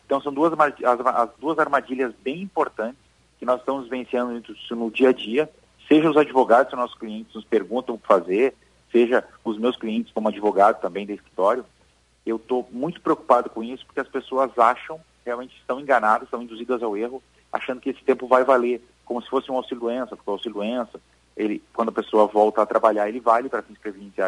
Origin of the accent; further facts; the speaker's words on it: Rio Grande do Sul, Brazil; também sou gaúcho, é um prazer aqui falar para esse povo maravilhoso, também além de trabalhar muito fora, mas confesso para ti que moro no Rio Grande do Sul, adoro o Rio Grande do Sul